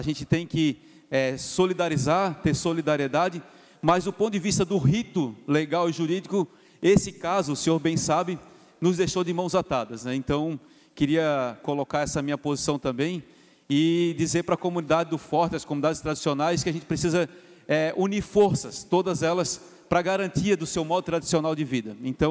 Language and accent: Portuguese; Santa Catarina, Brazil; nós, assim, que somos manezinho, que somos daqui